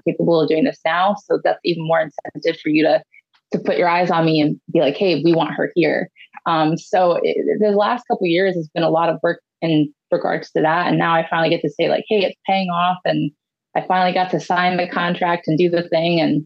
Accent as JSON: {"language": "English", "region": "Ohio", "country": "United States", "said": "they immediately brought me back the next week to wrestle in my home state of Ohio against Britt Baker, which was really cool because my parents were in the audience."}